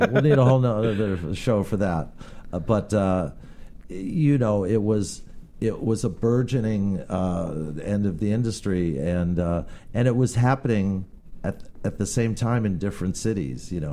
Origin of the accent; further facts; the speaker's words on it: Forest Hills, New York, United States; I grew up in Forest Hills, New York, in Queens